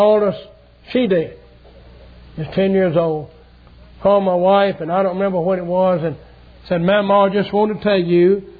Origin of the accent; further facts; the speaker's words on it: the South, United States; I grew up in the South.